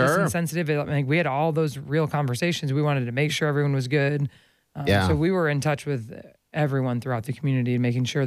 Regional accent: Ohio, United States; And I'm like, I'm from Ohio.

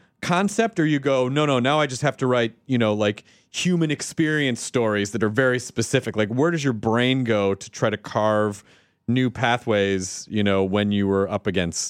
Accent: the South, United States; One of them is the Southern guy. I can't help it. I grew up in the South.

